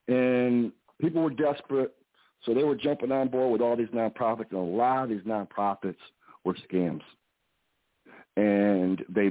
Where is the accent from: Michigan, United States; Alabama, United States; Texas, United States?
Michigan, United States; Flint; now in Flushing, United States; I'm actually living in Flushing, Michigan now, which is still in Genesee County, but I grew up in Flint. My mom still lives at the house. I grew up in Flint. I'm in Flint a lot.